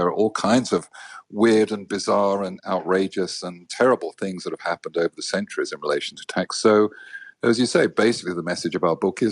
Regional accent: United Kingdom; So I'm British

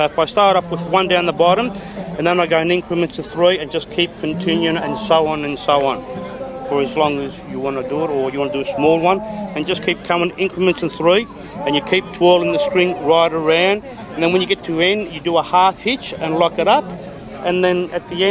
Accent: Southern Italy, Italy; We're from Europe, we're from South Italy and that, and the old Italians, they used to braid them like

